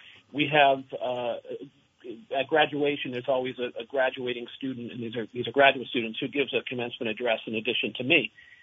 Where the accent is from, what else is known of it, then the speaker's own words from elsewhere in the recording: Massachusetts, United States; That's the way it is where I grew up in Massachusetts, you know, Irish Catholic family, seven kids